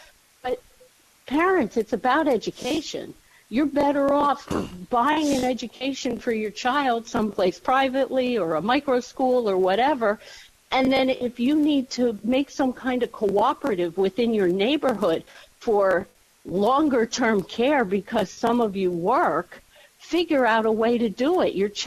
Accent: New Jersey, United States; I'm from New Jersey.

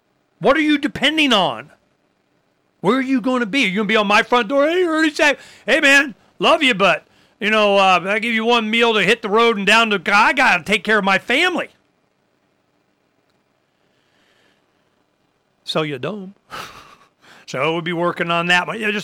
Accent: Florida, United States; Heck, I grew up on that in Florida as a kid, rice and beans, you know, black-eyed peas and rice, man.

